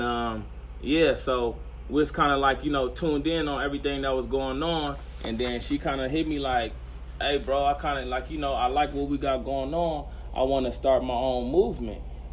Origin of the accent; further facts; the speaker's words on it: Los Angeles, California, United States; I'm from South Central California.